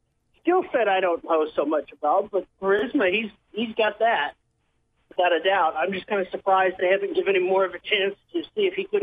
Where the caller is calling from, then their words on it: Arkansas, United States; from Arkansas.